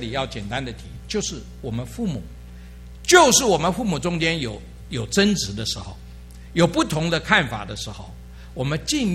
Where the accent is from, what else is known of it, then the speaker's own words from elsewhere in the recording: China; 我们中国人的父母在孩子面前的榜样